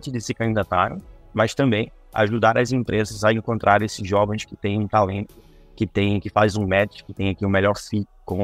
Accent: Recife, Pernambuco, Brazil; also born or lived in Lisbon, Portugal; Eu, sendo recifense, ainda morava muito tempo na Europa, né? Morei uns 8 anos em Lisboa, agora voltando para casa.

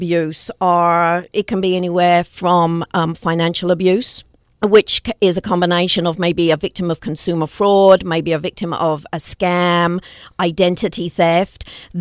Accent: Cambridge, East of England, United Kingdom; moved away as an adult; now in United States; I actually came to the United States back in 1989. I came on a two-week vacation. I was born and raised in England in the university city of Cambridge.

